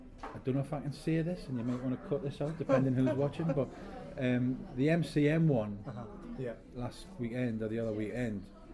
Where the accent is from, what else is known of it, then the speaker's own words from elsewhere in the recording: England, United Kingdom; I grew up in England